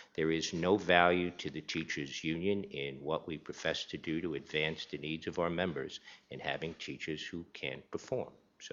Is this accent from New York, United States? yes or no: yes; Long Island, New York, United States; I'm from Long Island, so I am further south than here